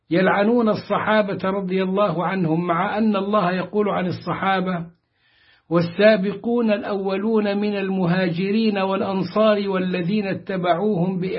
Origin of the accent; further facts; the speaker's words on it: Egypt; وهو المدعو حسن شحاتة عندنا في مصر إلى أن نفق